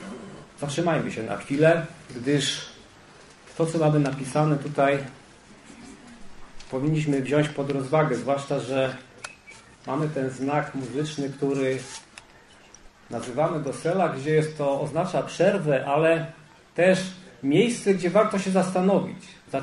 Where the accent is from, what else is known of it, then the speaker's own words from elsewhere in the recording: Częstochowa, Silesian Voivodeship, Poland; ze zboru Pana w Częstochowie, skąd pochodzę